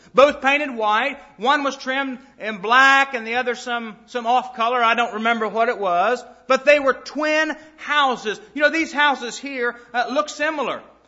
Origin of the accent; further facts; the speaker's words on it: West Virginia, United States; Over in Doddridge County, perhaps it's in Harrison County. I grew up in Doddridge County.